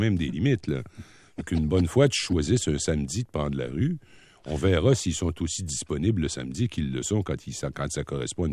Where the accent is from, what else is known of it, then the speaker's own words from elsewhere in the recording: Rimouski, Quebec, Canada; il est inclus dans mon patelin natal, la Rimouski.